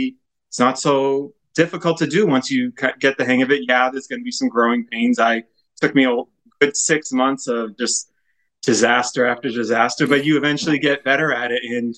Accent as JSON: {"language": "English", "town": "Melrose", "region": "Massachusetts", "country": "United States", "said": "as Ashley already said. I'm from Melrose, Mass, where I live here with my wife and three kids."}